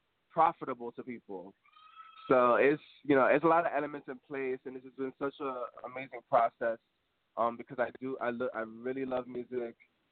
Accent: Bronx, New York, United States; I was in Brooklyn. I'm not from Brooklyn. You know, I'm from the Bronx

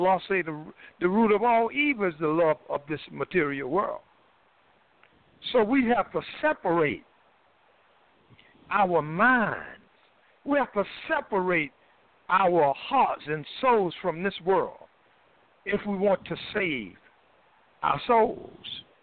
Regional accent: the South, United States; I've seen many hollow trees in the South. I'm from the South, and I've propped them up

